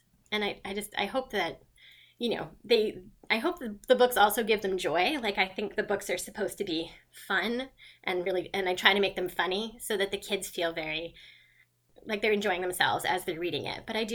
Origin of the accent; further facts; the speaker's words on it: Venezuela; also born or lived in Paraguay / Miami / Dominican Republic / New Jersey; I was born in Venezuela, but my mom is from New Zealand, and my dad is like a New Englander, American, back to the Mayflower kind of a person.